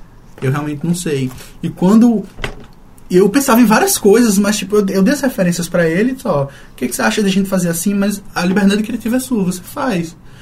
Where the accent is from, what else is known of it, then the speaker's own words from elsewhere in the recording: Natal, Rio Grande do Norte, Brazil; eu sou nordestino, eu sou de Natal